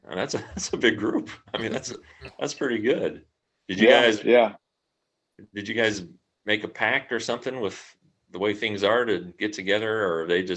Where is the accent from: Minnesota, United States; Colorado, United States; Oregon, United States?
Colorado, United States; And I'm from Colorado, so I know snow.